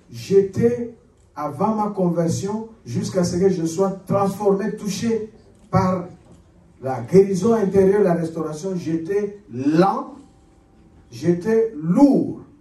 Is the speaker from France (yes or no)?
no; Kikwit, Kwilu, DR Congo; On utilise le Lingala ou surtout le Kikongo. Dans notre langue de chez nous à Kikuit, on utilise ça comme codé